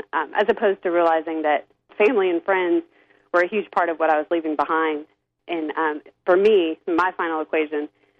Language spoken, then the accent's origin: English; the South, United States; growing up in the South, you know, everything's always very neat and prim and proper